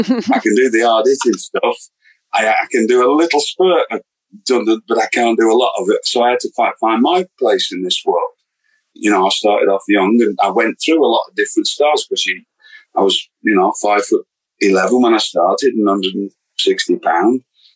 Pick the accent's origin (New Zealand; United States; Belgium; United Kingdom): United Kingdom; moved away; Cause I came from Britain and people seem to think there's a British style.